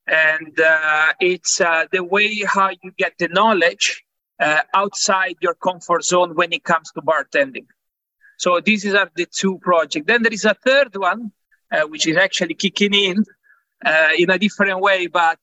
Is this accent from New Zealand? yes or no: no; Milan, Lombardy, Italy; English is a second language; As I'm from Milan, for us, Amaro, it's in our DNA.